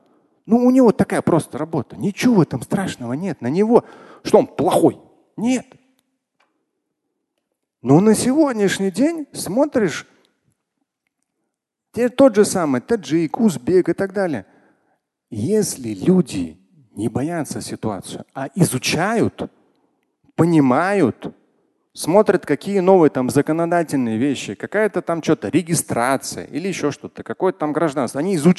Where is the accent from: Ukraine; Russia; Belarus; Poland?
Russia; Moscow; я как россиянин, как москвич говорю